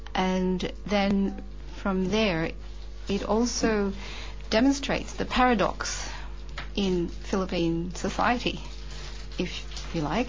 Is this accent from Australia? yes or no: yes; Australia; and then growing up in Australia, there's bound to be quite a fair amount of confusion